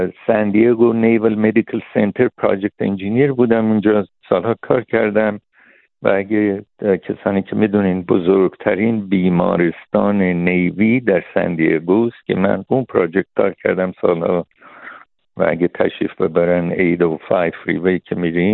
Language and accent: Persian; Iran; also born or lived in New York; now in Los Angeles, United States; من 45 سال قبل از ایران اومدم و البته یک بار برگشتم به ایران، ولی اومدم نیویورک. بعدن سال 1980 اومدم لس آنجلس و از اون زمان در لس آنجلس زندگی میکنم و یعنی یک مدت کوتاهی در کالور سیتی بودم،